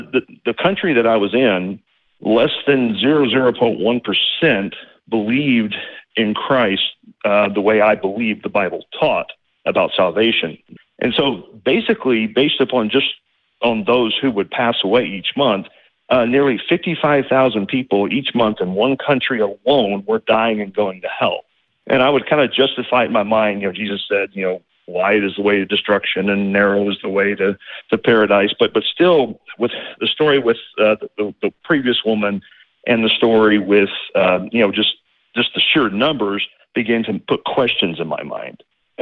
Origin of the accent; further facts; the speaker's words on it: Texas, United States; I grew up in Texas.